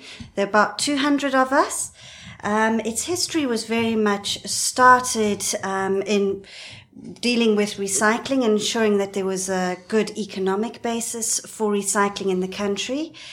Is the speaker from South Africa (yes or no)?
yes; Cape Town, Western Cape, South Africa; accent: South African; Yes, I am South African and very proudly so, even though I live here. And I actually come from Cape Town, so I'd like to think I'm vaguely knowledgeable about wine.